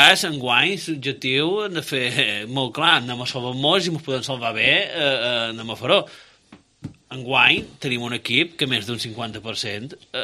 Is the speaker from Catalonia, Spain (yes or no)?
no; Balearic Islands, Spain; això serà un gust per com a menorquins poder disfrutar.